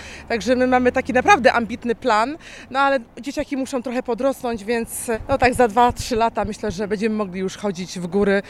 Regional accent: Szczecin, West Pomeranian Voivodeship, Poland; Jesteśmy ze Szczecina.

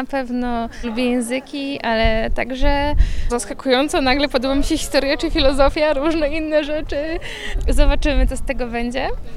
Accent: Wrocław, Lower Silesian Voivodeship, Poland; jestem tutaj z Wrocławia, ze wspólnoty Hallelujah

